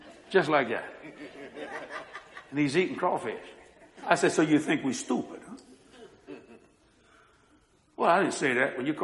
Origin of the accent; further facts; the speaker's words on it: Louisiana, United States; I'm a Cajun from South Louisiana.